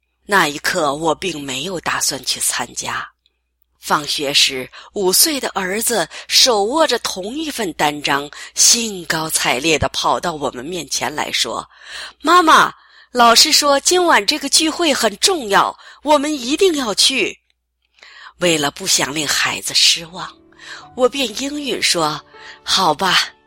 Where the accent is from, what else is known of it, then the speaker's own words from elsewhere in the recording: Hong Kong; born there; also born or lived in Montreal; 我在香港出生，家境清贫，少年时父亲离世